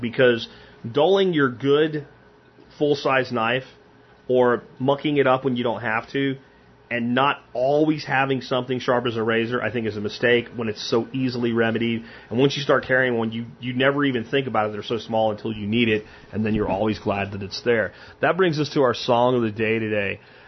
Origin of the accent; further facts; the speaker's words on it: Jacksonville, Florida, United States; I grew up in Jacksonville. But as a kid, Jacksonville was a lot smaller of a place than it is today as far as its development.